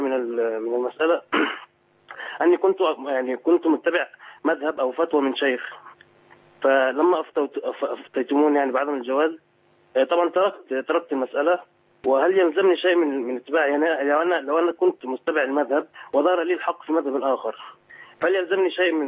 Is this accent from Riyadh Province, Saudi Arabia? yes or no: yes; Riyadh, Riyadh Province, Saudi Arabia; من الرياض